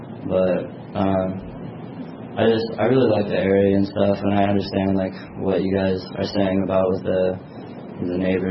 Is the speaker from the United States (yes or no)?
yes; Grinnell, Iowa, United States; I'm from Grinnell. I'm 16.